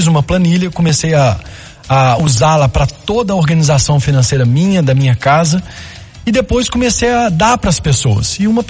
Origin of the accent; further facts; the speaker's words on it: Belo Horizonte, Minas Gerais, Brazil; Eu sou de Belo Horizonte, mineirinho da Gema, estudei em Belo Horizonte